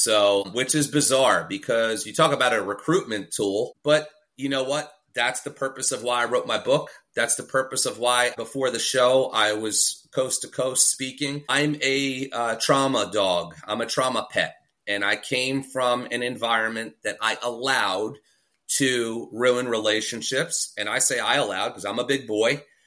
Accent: New York, United States; I'm Italian and from New York, so just forgive me.

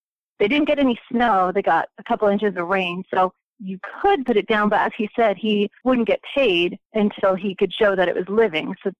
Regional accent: Indiana, United States; Yeah, I'm from Indiana, so not so much specifically Texas

